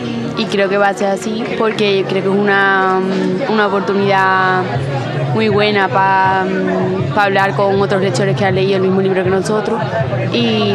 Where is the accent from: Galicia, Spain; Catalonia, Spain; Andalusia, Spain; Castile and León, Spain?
Andalusia, Spain; Valencina de la Concepción; vengo también de Valencina, de la Concepción.